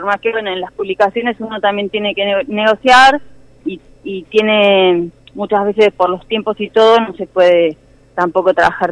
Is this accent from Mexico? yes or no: no; Tandil, Buenos Aires Province, Argentina; yo me empecé a formar en Buenos Aires, y hace varios años que vivo acá, soy de acá de Tandil